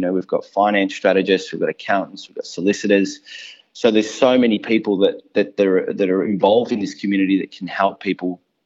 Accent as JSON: {"language": "English", "town": "Melbourne", "region": "Victoria", "country": "Australia", "tie": "born or raised there", "said": "Yeah, so born and bred in Melbourne. Couldn't consider myself ever leaving, I don't think. I love it too much."}